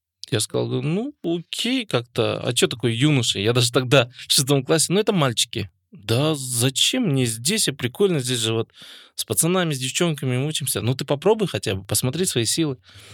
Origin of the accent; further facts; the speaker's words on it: Pavlodar Region, Kazakhstan; also born or lived in Ekibastuz / Almaty; Я родился в Павлодарской области. Для меня мои родные города, я считаю, для меня это три города. Это Павлодар, Кибастуз и город Алматы. Я учился в общеобразовательной школе